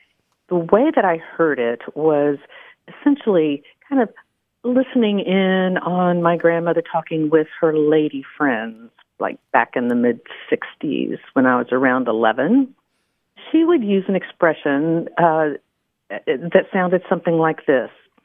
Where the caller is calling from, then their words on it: Wimberley, Texas, United States; I'm calling you from Little Piece of Heaven, Wimberley, Texas.